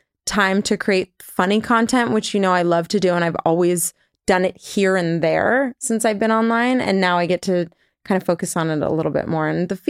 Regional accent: California, United States; I'm a Californian and there's places that I'd never been to here, like Joshua Tree

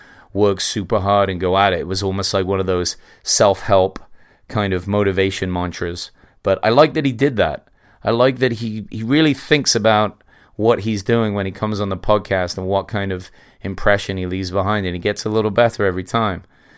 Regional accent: England, United Kingdom; now in United States; I should know. I'm English, but I don't know.

